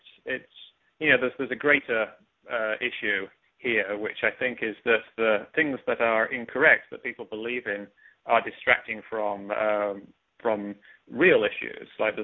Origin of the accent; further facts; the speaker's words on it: England, United Kingdom; moved away as an adult; now in United States; I'm from England. You can probably tell that by my accent. And I came to America about 20 years ago